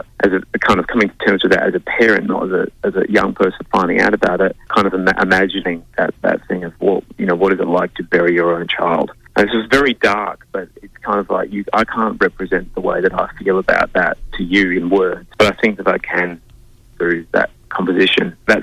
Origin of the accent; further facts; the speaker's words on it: Adelaide Hills, South Australia, Australia; I think I grew up in the Adelaide Hills.